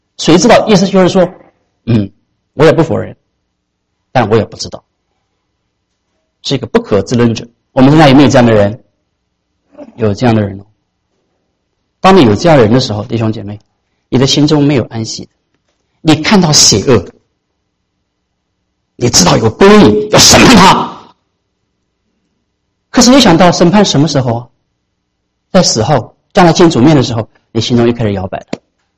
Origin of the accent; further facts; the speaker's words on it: China; 我们中国人不常常这样讲吗？是不是？特别是我们华人的社会里头